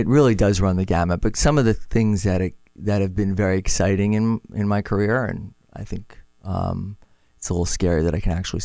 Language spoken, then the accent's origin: English; North Miami Beach, Florida, United States; I grew up in North Miami Beach.